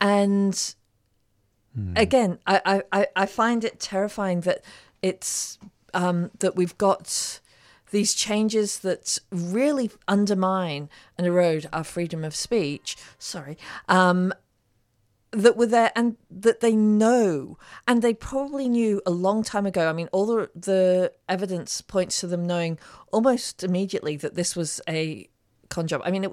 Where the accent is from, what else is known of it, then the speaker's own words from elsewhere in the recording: Malaysia; as I was growing up in Malaysia